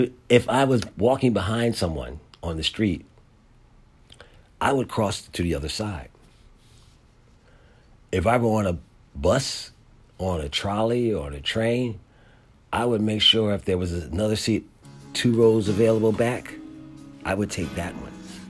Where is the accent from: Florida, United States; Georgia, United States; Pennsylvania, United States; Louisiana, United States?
Pennsylvania, United States; Philadelphia; But at the same time, growing up in Philadelphia in the 70s, as a black teenager, was something that you had to navigate a certain way.